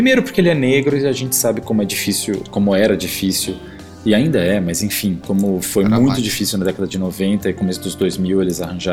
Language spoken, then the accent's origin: Portuguese; São Paulo, Brazil; E eu, como paulistano, nunca entendia o porquê de nada passar em São Paulo.